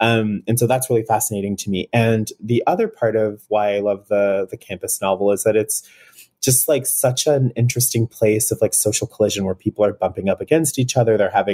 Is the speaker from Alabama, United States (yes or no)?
yes; Alabama, United States; So I'm very from Alabama. My family is like very much like a sort of quintessential Southern family.